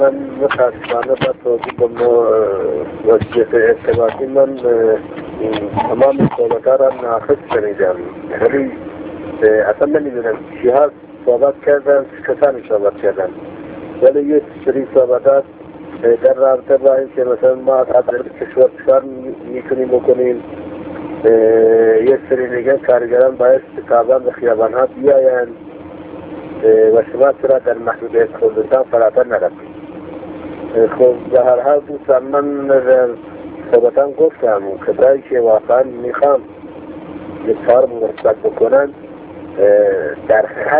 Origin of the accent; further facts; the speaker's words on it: Iran